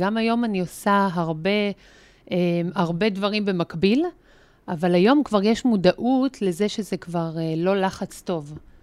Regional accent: Tel Aviv, Tel Aviv District, Israel; now in Petah Tikva, Israel; אני אוטוטו בת 40, אימא לשלושה ילדים. גרה בפתח תקווה. במקור מתל אביב.

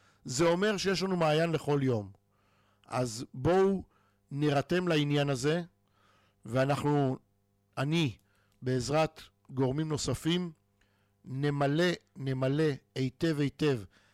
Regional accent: Kfar Saba, Central District, Israel; אני יליד כפר סבא, אני תושב כפר סבא, אני מחלק את זמני בארץ ובחול

